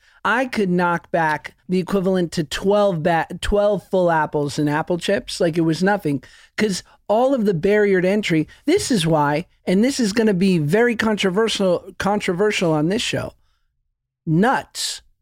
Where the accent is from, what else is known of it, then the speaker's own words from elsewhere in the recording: United States; Of course I have. I'm an American.